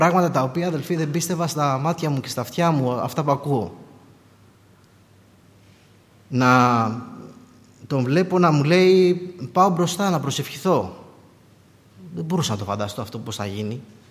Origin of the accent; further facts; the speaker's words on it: Syros, South Aegean, Greece; γιατί είμαστε από τη Σύρο